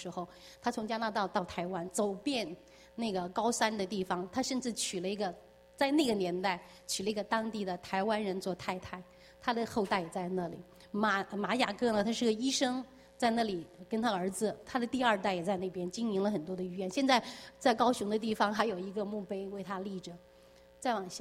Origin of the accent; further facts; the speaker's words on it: Anyang, Henan, China; moved away as an adult; now in Shenzhen, China; 差到哪里呢？是我的家乡河南安阳，那时候叫彰德。